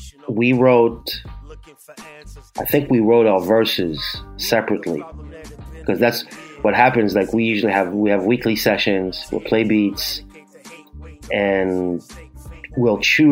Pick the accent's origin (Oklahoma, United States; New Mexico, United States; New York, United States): New York, United States; And then, you know, I grew up in New York, 13, 14, in 84, 85